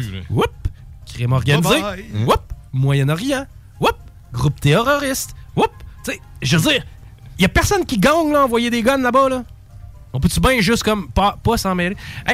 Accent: Canada; c'est un conflit dans lequel moi, là, en tant que Canadien, là, je veux dire, je peux pas.

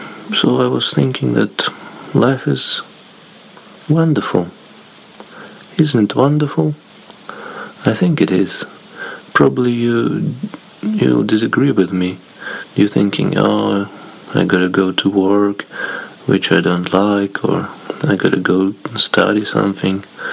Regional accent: Russia; English is a second language; moved away as an adult; now in Norway; because I'm living in Norway now, which is quite logical, since I'm discussing this. And originally I'm from Russia, and I'm working in Norway temporarily.

